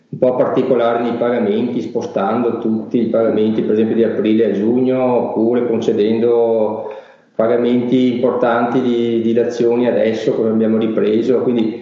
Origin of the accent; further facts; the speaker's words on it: Veneto, Italy; le aziende, siamo veneti, pedemontani.